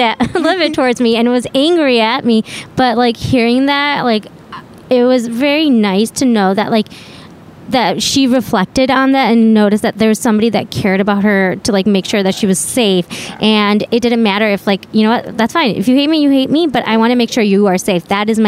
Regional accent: United States; My biggest reason of like speaking out was that growing up in America, right, I have all these freedoms

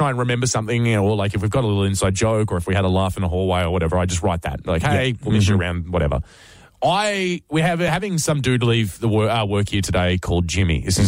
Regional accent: Tasmania, Australia; born there; I was born in Tasmania. I love Tasmania.

